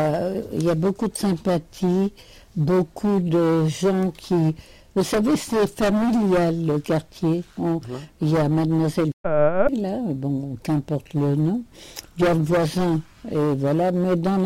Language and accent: French; Montrouge, Île-de-France, France; born there; Moi, je suis née à Montrouge.